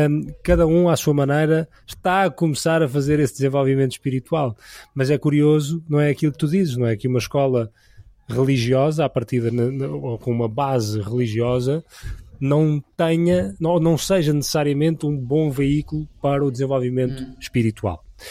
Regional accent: Leiria, Portugal; also born or lived in Lisbon; eu nasci em Lisboa, cresci em Leiria

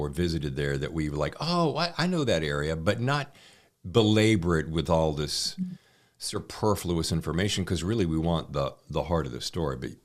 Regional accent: Charlotte, North Carolina, United States; now in New York, United States; I met my wife, moved to New York. Long story, I won't bore you with that. But I grew up in Charlotte.

